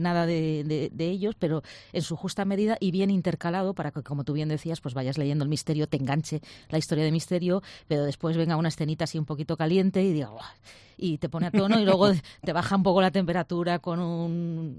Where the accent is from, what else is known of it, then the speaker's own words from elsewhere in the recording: Alicante, Valencian Community, Spain; Ya no hablo por mí solamente, pero somos embajadores de Alicante fuera.